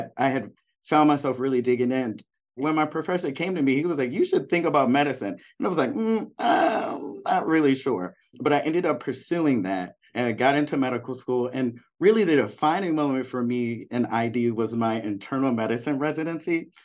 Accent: Baltimore, Maryland, United States; I'm Black American. So, you know, my lineage goes back to the slave trade in the United States. My folk have been here for a long time. I grew up in Baltimore, Maryland

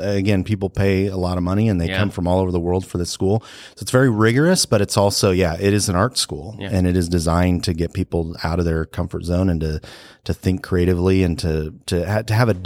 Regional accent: California, United States; moved away as an adult; And so I was recruited essentially from California, to Kansas City Art Institute.

